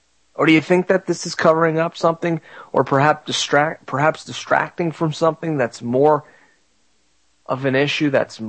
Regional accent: Florida, United States; Well, let's begin in my home state of Florida.

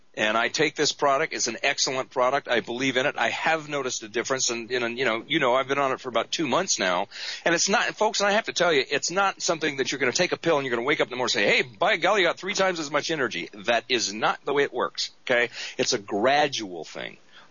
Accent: United States

